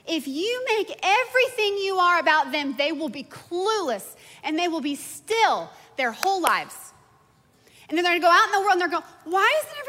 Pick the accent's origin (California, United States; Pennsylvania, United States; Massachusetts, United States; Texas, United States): Texas, United States; I'm from Texas. I know me some storms. I know tornadoes.